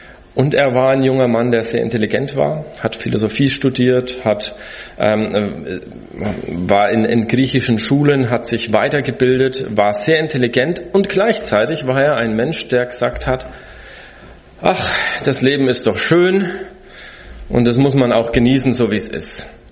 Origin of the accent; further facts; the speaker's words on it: South Brazil, Brazil; ich bin aufgewachsen in Brasilien und meine Eltern waren 10 Jahre, ich war da 7 Jahre davon mit dabei, in einem Indianerreservat von Kaingang-Indianern im Süden von Brasilien. Und als wir hingezogen sind, war ich 11 Jahre alt